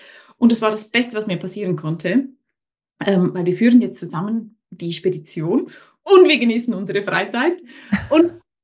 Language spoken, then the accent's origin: German; Switzerland; ich bin aus der Schweiz